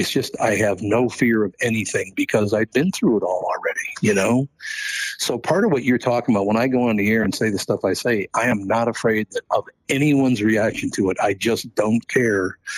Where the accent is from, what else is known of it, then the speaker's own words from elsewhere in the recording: Minneapolis, Minnesota, United States; I grew up very poor in North Minneapolis, grew up in a very tough neighborhood.